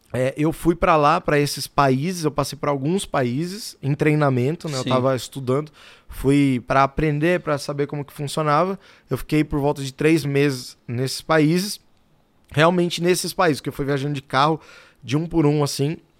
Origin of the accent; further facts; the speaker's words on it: São Paulo, Brazil; Por exemplo, cara, eu sou aqui de São Paulo.